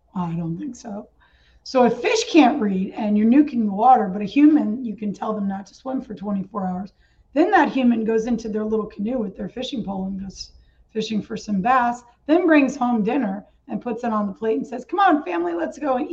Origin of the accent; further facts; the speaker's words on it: New York, United States; I came from the Catskills in New York, which is a really, really beautiful area.